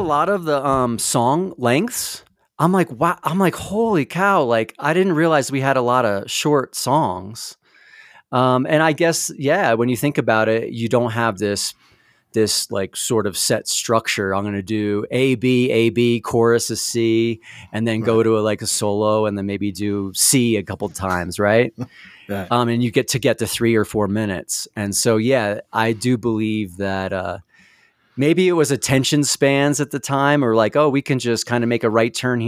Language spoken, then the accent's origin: English; New Jersey, United States; So I come from I'm from New Jersey. I grew up on